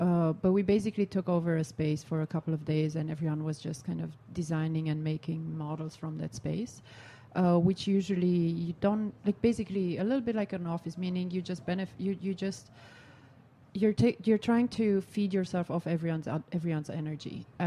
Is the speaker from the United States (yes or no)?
no; Romania; had a Skype call with someone back in Romania for a project I'm doing in my hometown.